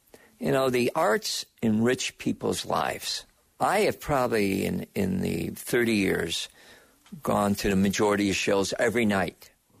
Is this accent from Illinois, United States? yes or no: no; Auburn, New York, United States; now in West Virginia, United States; I'm from Auburn, New York, near Syracuse, near Skinny Atlas, New York